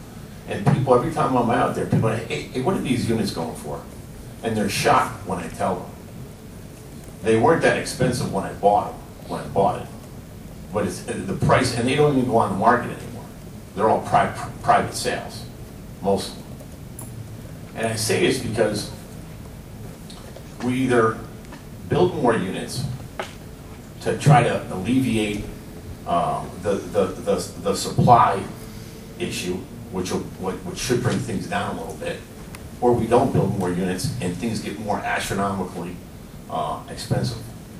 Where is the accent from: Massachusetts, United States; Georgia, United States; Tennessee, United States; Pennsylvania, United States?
Pennsylvania, United States; Bethlehem; I grew up in West Bethlehem over in Cayman Avenue area. Those homes there were, I mean, they were like lower middle class housing.